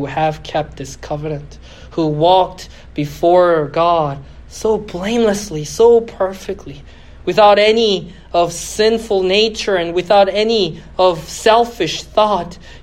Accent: Philadelphia, Pennsylvania, United States

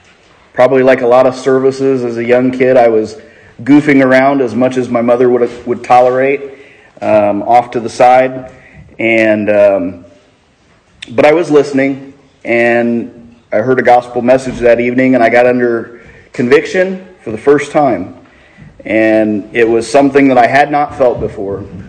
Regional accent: Indiana, United States; by way of introducing myself, I'm from Indiana

